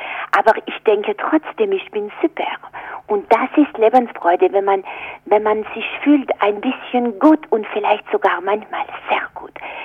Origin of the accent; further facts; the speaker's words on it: Aix-en-Provence, Provence-Alpes-Côte d'Azur, France; born there; German is a second language; Und ich bin wie alle Franzosen meistens in Frankreich geboren. Und bei mir war das in Aix-en-Provence im Oktober sogar